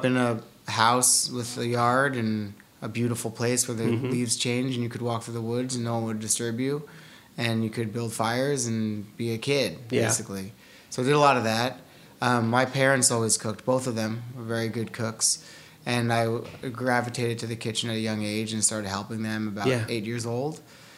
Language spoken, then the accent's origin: English; South Salem, New York, United States; I grew up in Westchester.